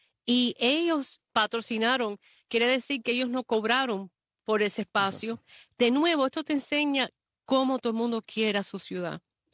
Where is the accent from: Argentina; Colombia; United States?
United States; Miami, Florida; born there; Y por eso yo nací en Miami, porque la familia vino toda para acá y yo nací aquí en Miami.